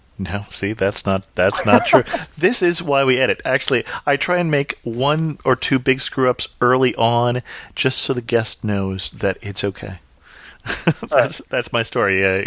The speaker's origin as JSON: {"language": "English", "region": "North West England", "country": "United Kingdom", "said": "I come from Northwest England."}